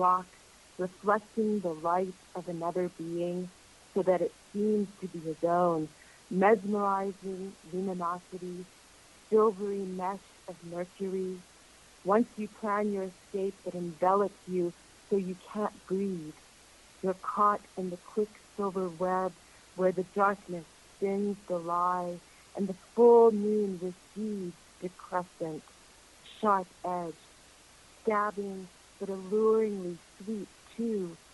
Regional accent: Texas, United States; now in Sydney, Australia; I'm from Texas originally, but I've lived all over the United States.

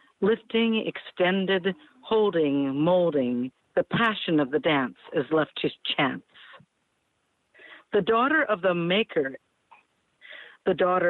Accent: Fort Wayne, Indiana, United States; I'm from Fort Wayne, Indiana, and we're having our poetry convention here, so we're happy to have a couple Michiganders down here with us.

